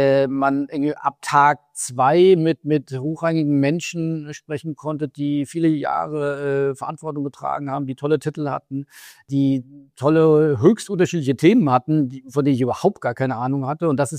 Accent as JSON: {"language": "German", "region": "Rhine-Main area", "country": "Germany", "tie": "born or raised there", "also_born_or_lived": "Mainz", "lives_now": "Hamburg, Germany", "said": "im Rhein-Main-Gebiet, wo ich aufgewachsen bin, habe ich oder in Mainz, wo ich dann gewohnt habe"}